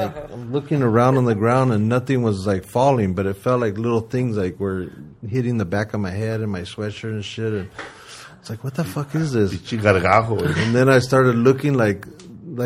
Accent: Santa Monica, California, United States; I was born in Santa Monica at St. John's, and I grew up around the west side for pretty much all my youth. And then I moved to Hollywood when I was about 18

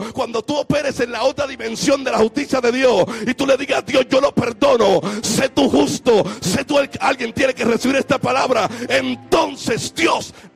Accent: Puerto Rico; Y como puertorriqueño de pura cepa, pasé lento.

